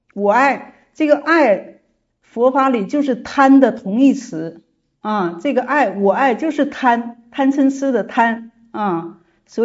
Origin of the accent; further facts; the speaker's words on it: Northeast China, China; accent: Northeastern Mandarin; 我们东北话拉胯了，